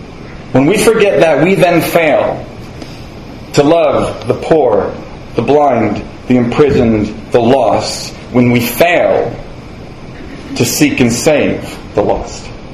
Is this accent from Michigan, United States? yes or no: no; Illinois, United States; I'm from Illinois.